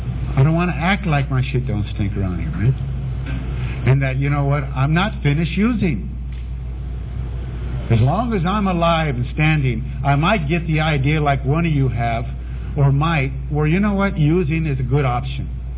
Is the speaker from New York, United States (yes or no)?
no; Los Angeles, California, United States; You know, I grew up in, I grew up in East L.A., Boyle Heights, they call it, the west side of East L.A.